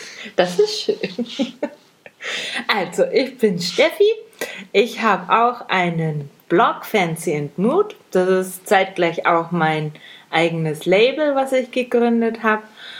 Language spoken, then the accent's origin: German; Nuremberg, Bavaria, Germany; Weil wir sind alle aus dem Großraum Nürnberg.